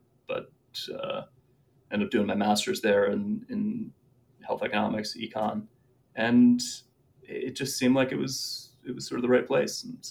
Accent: Vermont, United States; also born or lived in New York; I was born in New York, ended up growing up mostly in Vermont, and grew up as a ski racer.

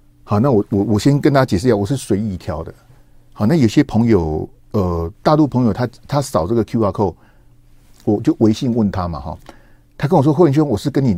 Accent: Taiwan; 那是不是表示我们台湾人在大陆有150到200万人？

